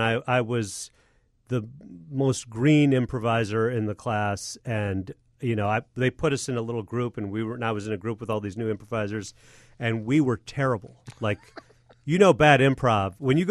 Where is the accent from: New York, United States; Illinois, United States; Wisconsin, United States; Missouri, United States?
Illinois, United States; Willowbrook; also born or lived in Oak Park; Yeah, I was born in Cook County Hospital, and then we lived in Oak Park for a couple of years, and then we moved to Willowbrook, where I was, you know, basically raised.